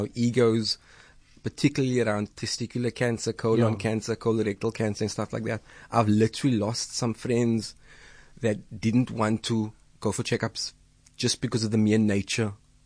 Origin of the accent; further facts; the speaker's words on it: Athlone, Western Cape, South Africa; I used to do volunteer work back in the 90s in my hometown, Athlone.